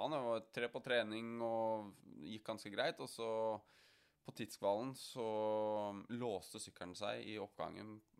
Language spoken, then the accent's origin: Norwegian; Kløfta, Akershus, Norway; jeg født og oppvokst på Kløfta, så jeg ganske mye jord I nærheten